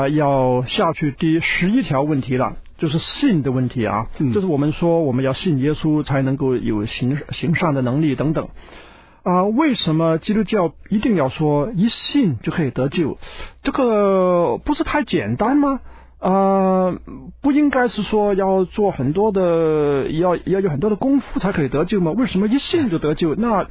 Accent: China

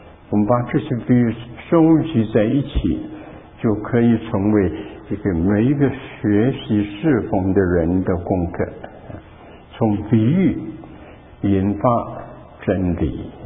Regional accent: North China, China; 在中国，我在北方长大，冬天呢是围着火炉的，起初是烧木块，后来就烧煤炭。

